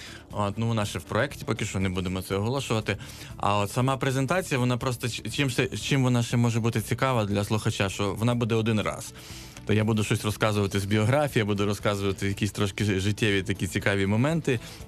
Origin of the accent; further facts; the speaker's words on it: Lviv, Lviv Oblast, Ukraine; Я ж сам зі Львова. Мої вже земляки мене, я там був недавно на ефірі, теж запитують, коли буде.